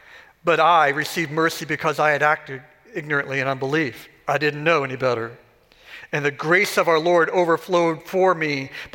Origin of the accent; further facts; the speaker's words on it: Texas, United States; So like when I was growing up in Texas, I had a younger brother and we were made to cut the grass.